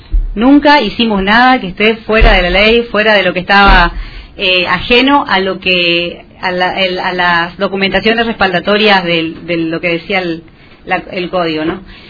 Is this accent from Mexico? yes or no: no; General Urquiza, Misiones, Argentina; Yo soy nacida y criada en General Urquiza también